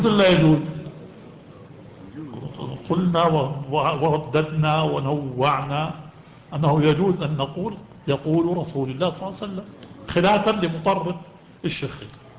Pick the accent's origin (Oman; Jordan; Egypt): Jordan; في بلدنا الأردن المحروس